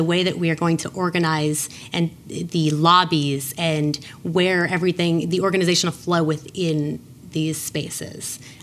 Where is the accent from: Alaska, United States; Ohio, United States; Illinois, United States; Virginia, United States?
Virginia, United States; Richmond; also born or lived in New York City; I spent nearly a decade in New York City, and I absolutely loved it. But I'm from Richmond, and I always wanted to come back to Richmond.